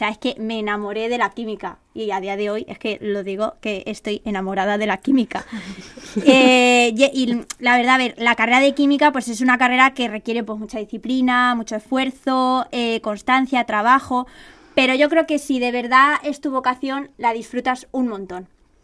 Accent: Campo de Criptana, Castilla-La Mancha, Spain; como ya han dicho mis compañeras. Soy de Campo de Criptana, que es un pueblo de la provincia de Ciudad Real, de Castilla-La Mancha, y tengo 24 años.

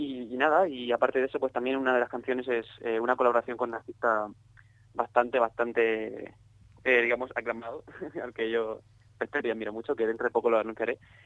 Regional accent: Murcia, Region of Murcia, Spain; El videoclip está filmado en Murcia, yo soy de Murcia.

